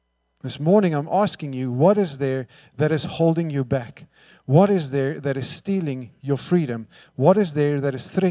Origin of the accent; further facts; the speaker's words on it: South Africa; first language Afrikaans; English is a second language; wherein English, I almost said Afrikaans, my native tongue, but in English